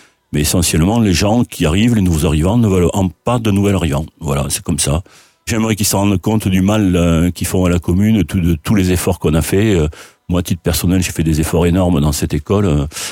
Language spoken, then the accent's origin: French; Figeac, Occitanie, France; Je suis Figeacois, je suis né à Figeac, mes grands-parents sont de Cap-de-Nac et de Villefranche.